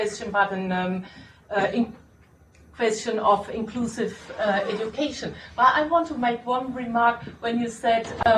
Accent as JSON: {"language": "English", "country": "Germany", "said": "I'm from Germany"}